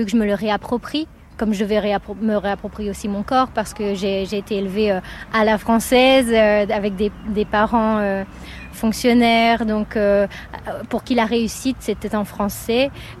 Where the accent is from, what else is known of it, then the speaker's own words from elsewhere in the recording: Réunion; first language Réunion Creole; il fallait ma langue maternelle, en fait. Et il y avait aussi cette chose que le créole est quand même à La Réunion encore, selon les générations, c'est encore compliqué de le parler ou de le... Moi, il a fallu que je me le réapproprie